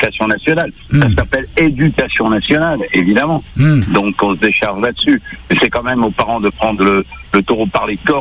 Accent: French Polynesia; On est français. On n'a pas les passeports américains. On n'a pas des passeports japonais. On a des passeports français ici, européens, il me semble.

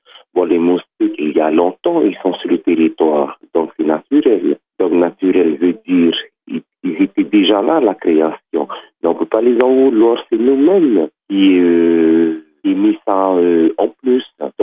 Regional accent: Papara, Windward Islands, French Polynesia; je suis de Papara

